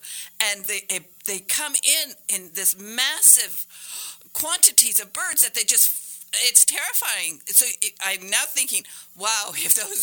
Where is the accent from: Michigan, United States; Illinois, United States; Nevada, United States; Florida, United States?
Michigan, United States; Hancock; I'm a Youper from right up there in near Berga and Hancock